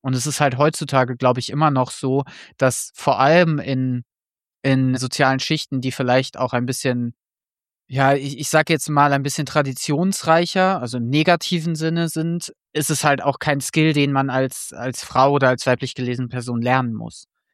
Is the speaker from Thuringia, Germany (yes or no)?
no; North Rhine-Westphalia, Germany; ich komme aus dem Ruhrgebiet.